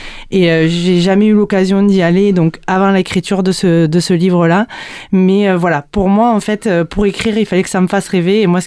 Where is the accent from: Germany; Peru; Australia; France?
France; Montpellier, Occitanie; born there; j'habite près de Lunel. J'ai 35 ans, plus précisément. Et je suis née à Montpellier, donc j'ai l'accent d'ici. Et je travaille avec mon chéri sur Montpellier. Et voilà, on vit dans un petit village avec nos deux filles